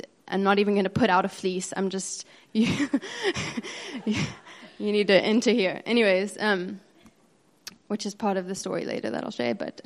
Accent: United States; And I am from America

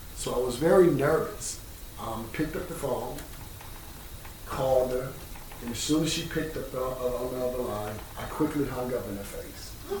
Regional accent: Baton Rouge, Louisiana, United States; I grew up in Baton Rouge, Louisiana, the Deep South in the United States.

